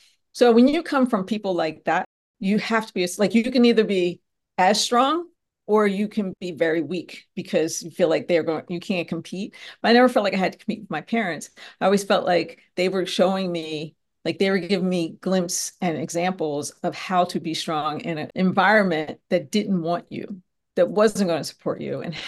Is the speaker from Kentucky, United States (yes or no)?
no; Conshohocken, Pennsylvania, United States; So I grew up, you said we went to school in Lafayette Hill, but I grew up in Conshohocken. So Conshohocken, Lafayette Hill, they're close, very different demographics, right? Conshohocken is working class, mostly row homes